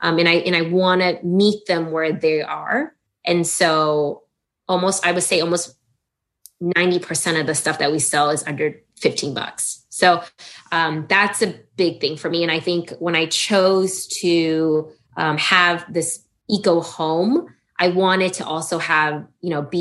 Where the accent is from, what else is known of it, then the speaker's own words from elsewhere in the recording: Sugar Land, Texas, United States; when I grew up in Sugarland, so growing up in Sugarland was after high school, I was literally like, get me out of here. Get me out of Houston, went to school in Austin.